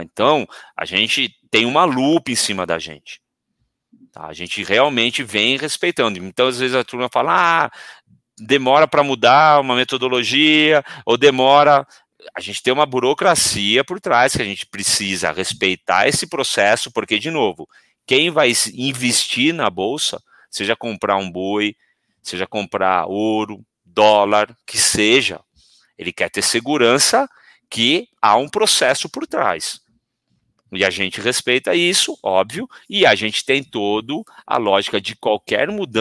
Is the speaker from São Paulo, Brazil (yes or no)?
yes; Piracicaba, São Paulo, Brazil; sou aqui de Piracicaba, a turma fala que eu não quis sair da barra da saia da minha mãe, né? Sou nascido aqui